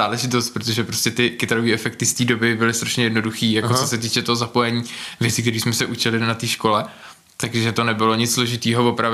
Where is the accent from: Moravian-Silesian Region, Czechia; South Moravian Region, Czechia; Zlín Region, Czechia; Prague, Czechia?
Prague, Czechia; Jsem z Prahy v podstatě, kousek od Prahy jsem se narodil.